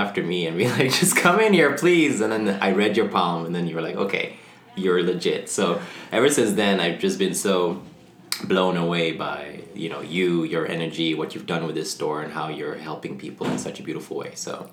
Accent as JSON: {"language": "English", "country": "Ethiopia", "tie": "born or raised there", "moved": "as an adult", "said": "And then when I was two, we moved to Ethiopia on the other side of Africa, and I grew up there till I was 18."}